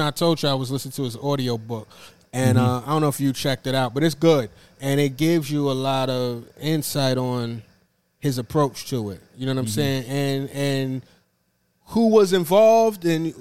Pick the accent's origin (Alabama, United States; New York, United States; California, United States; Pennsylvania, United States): New York, United States; New York City; born there; I was born in New York City.